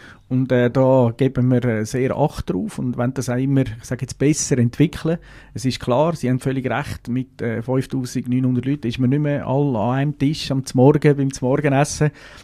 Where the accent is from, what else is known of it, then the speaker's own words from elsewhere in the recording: Uri, Switzerland; also born or lived in Zurich; als Zürcher, ursprünglich Urner, sind anfangs 80er Jahre auf Basel gekommen.